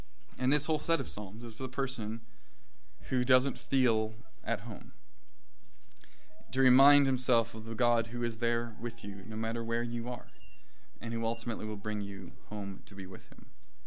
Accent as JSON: {"language": "English", "region": "Illinois", "country": "United States", "said": "I'm from Illinois. This is comfortable for me. I can get out in a matter of minutes, be in cornfields, and it's just, this is home in that sense."}